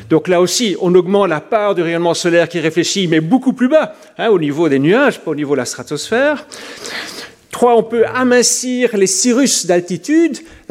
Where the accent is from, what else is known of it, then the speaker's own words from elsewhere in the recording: Belgium; je suis belge